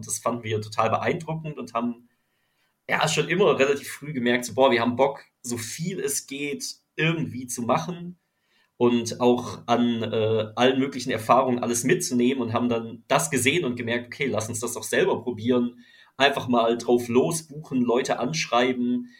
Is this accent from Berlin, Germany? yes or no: no; Freiburg, Baden-Württemberg, Germany; now in Düsseldorf, Germany; Wir kommen eigentlich aus Freiburg, aus dem ganz tiefsten Süden in Deutschland, sind aber mittlerweile so Wahl-NRW beheimatet. Also wohnen in Düsseldorf und Köln